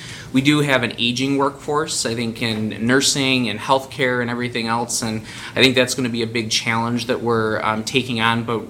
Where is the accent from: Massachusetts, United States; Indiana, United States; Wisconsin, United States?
Wisconsin, United States; Silver Lake; I've grown up in Kenosha County my entire life. I grew up in Silver Lake. I currently live in Paddock Lake.